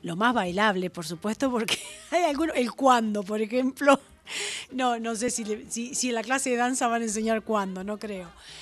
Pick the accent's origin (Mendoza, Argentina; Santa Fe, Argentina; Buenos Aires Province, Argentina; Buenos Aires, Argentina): Santa Fe, Argentina; Venado Tuerto; recuerdo en su humilde casa en Venado Tuerto, porque yo soy de Venado Tuerto, Santa Fe, escuchar a mis abuelos cantar en italiano y cantar también en criollo